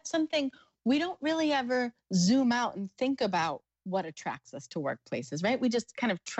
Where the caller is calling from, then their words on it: Wellington, New Zealand; So while we are both in New Zealand, I am reporting from Wellington, New Zealand, on the bottom part of the North Island.